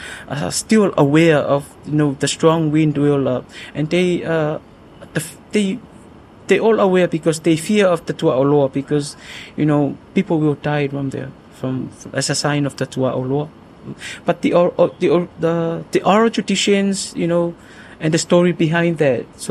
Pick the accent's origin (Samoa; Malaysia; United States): Samoa; Alipata, Atua; I came from Alipata, and Alipata, as I mentioned, that Atua ran from Leusoli to Falealili